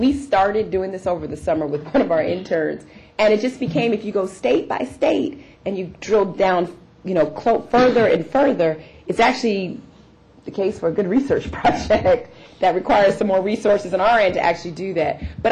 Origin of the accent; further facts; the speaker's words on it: Chicago, Illinois, United States; but see, I'm from Chicago.